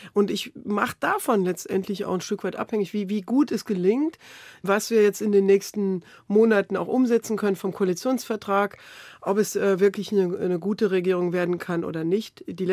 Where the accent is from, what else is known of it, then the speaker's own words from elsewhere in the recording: Rhineland-Palatinate, Germany; in Rheinland-Pfalz, wo ich herkomme